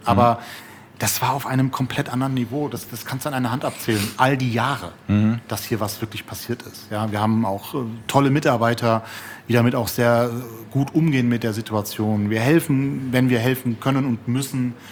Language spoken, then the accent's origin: German; Frankfurt, Hesse, Germany; Ich glaube, also wir sind ja Frankfurterin so. Wir lieben unsere Stadt.